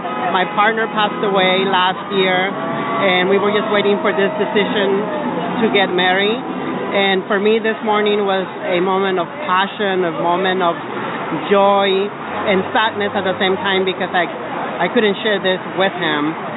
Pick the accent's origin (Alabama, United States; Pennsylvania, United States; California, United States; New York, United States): California, United States; Pasadena; I'm from Pasadena, California.